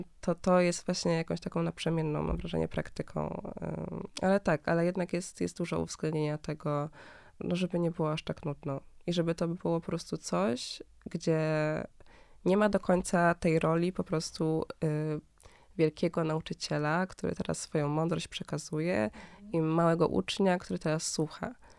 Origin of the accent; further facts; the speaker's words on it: Berlin, Germany; ja się wychowałam w Niemczech, w Berlinie.